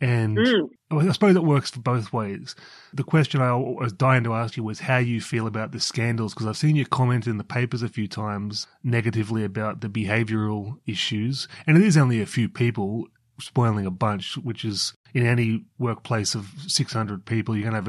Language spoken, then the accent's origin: English; Newcastle, New South Wales, Australia; I grew up in Newcastle where me and my friends acted like football players, you know.